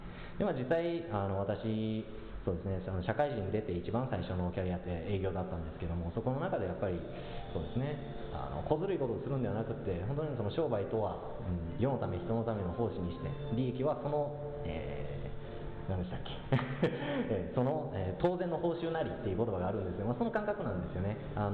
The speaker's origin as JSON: {"language": "Japanese", "town": "Moriyama", "region": "Shiga", "country": "Japan", "said": "滋賀県の、はい、森山というところ出身なんですけども、はい、実は自分の親は商人ではなくって農家の方の人間だったりするっていうのは本当のところなんですけど"}